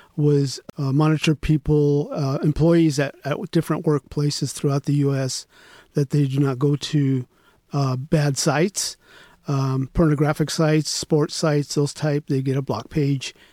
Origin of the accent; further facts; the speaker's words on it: Los Angeles, California, United States; I grew up in Watts, pretty much Watts in the Florence and the Huntington Park area as a child, pretty much.